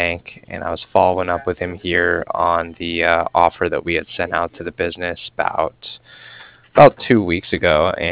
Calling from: Cardiff, Wales, United Kingdom; I was calling from Cardiff

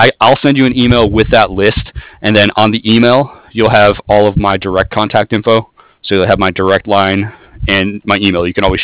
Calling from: San Diego, California, United States; I'm in San Diego, California, so I'll have the rest of the afternoon.

